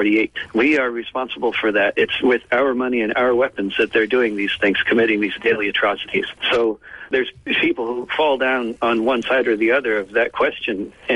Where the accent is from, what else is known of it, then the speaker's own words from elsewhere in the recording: New York City, New York, United States; a lot of those Israeli Jews who are killing people in Palestine were people that I grew up with in New York City. So these are people not just from the United States, but from New York. So for me, as a New Yorker, it's very personal.